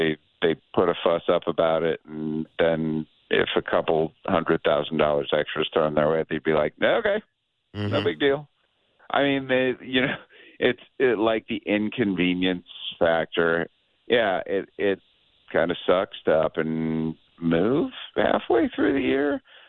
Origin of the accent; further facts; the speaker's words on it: Cleveland, Ohio, United States; And number two, I grew up in Cleveland and I had a team that I loved move.